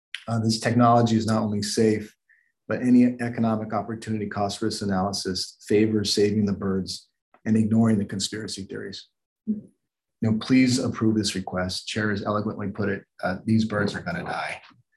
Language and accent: English; Hawaii, United States; You know, I'm from Kauai. I was raised over there, and I just hiked Kukui Trail last Saturday.